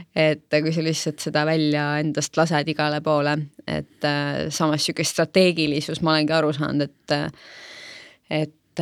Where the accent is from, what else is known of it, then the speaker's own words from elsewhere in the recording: Saue, Harju County, Estonia; Mu piirkond ongi mu kodukant, Laagri ja Saue.